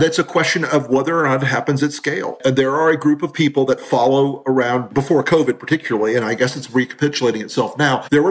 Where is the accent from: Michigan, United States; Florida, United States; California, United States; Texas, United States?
Florida, United States; Having observed that in Florida, and maybe it's just because it's Florida, my home state.